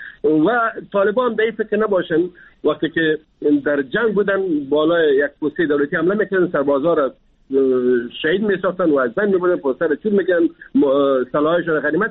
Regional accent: Afghanistan; ما افغان هستیم، ما مسلمان هستیم،

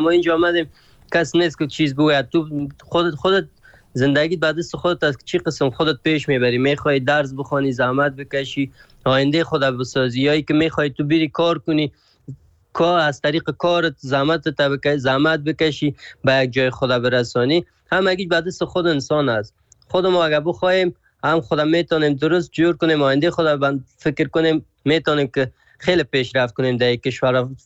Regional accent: Afghanistan; از افغانستان هستم

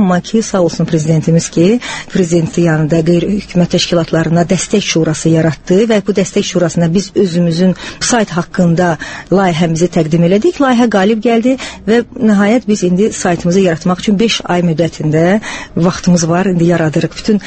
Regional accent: Baku, Azerbaijan; born there; Aprelin 25-də Bakıda anadan olmuşam.

